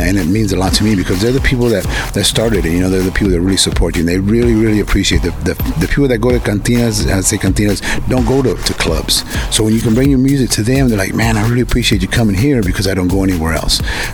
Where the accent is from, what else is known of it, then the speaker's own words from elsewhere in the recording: Bryan, Texas, United States; You know, I'm originally from Bryan, Texas. I grew up in a small town, and that's the way I was raised.